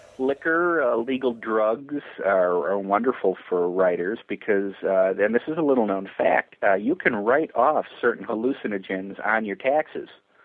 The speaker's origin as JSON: {"language": "English", "town": "Chicago", "region": "Illinois", "country": "United States", "said": "I'm from Chicago, a big TV town, especially in 92"}